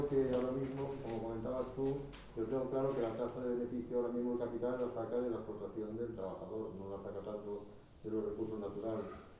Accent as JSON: {"language": "Spanish", "region": "Galicia", "country": "Spain", "said": "yo soy una persona de campo, soy gallego y soy de un pueblo pequeño"}